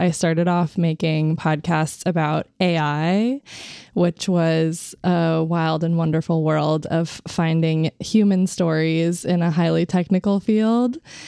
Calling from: New York City, New York, United States; I'm joining you from New York City

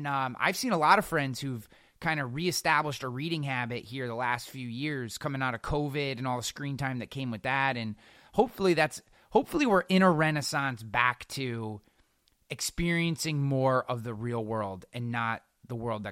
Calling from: Albany, New York, United States; I work for the state. I'm coming from Albany, New York.

